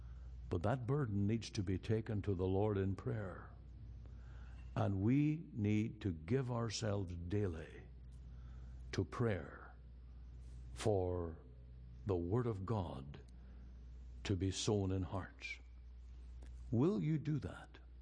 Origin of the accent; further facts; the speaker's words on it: Canada; I said, I'm from Canada, I have a radio ministry, and I'd like to interview you to see just how life is like in Dublin.